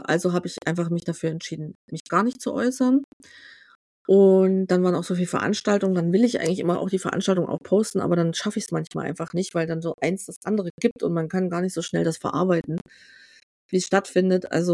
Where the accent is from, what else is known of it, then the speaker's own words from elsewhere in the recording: East Germany, Germany; die wir noch viel zu wenig nutzen als Ostdeutsche.